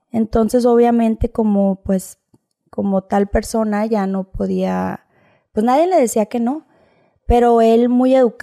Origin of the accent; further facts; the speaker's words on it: Los Angeles, California, United States; born there; Soy nacida aquí, en Los Ángeles, California. Mis papás son de Sinaloa, Sonora.